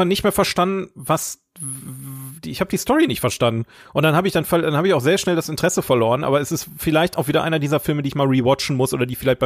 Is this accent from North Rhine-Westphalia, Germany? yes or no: yes; Oberhausen, North Rhine-Westphalia, Germany; der hat in einem Aquarium in Oberhausen gelebt, wo ich herkomme